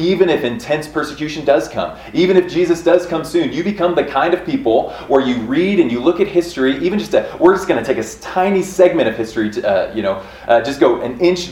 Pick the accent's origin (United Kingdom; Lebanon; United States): United States; Manhattan, Kansas; We're from Manhattan, Kansas, right? So it's about a 12-hour drive.